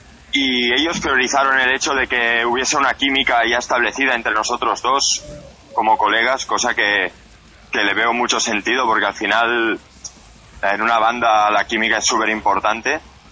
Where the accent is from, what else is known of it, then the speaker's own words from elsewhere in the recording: Sant Hilari Sacalm, Catalonia, Spain; de Sant Hilari Sacalm, que es el pueblo de Girona, de donde yo vengo.